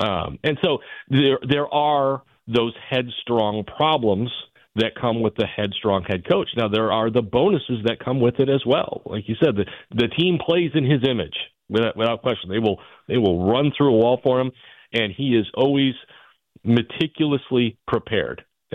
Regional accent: Chicago, Illinois, United States; I grew up in Chicago.

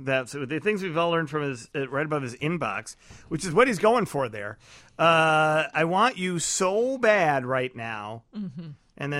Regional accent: Chicago, Illinois, United States; I maybe because I grew up in Chicago, what I consider to be a sophisticated city.

